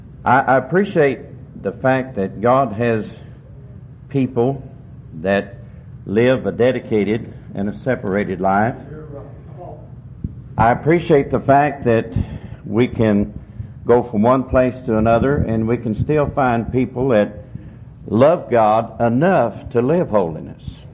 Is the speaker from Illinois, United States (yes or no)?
no; Seminole, Oklahoma, United States; I was raised in a Baptist church. My dad was a businessman in Seminole, Oklahoma, and I was raised in the Baptist church.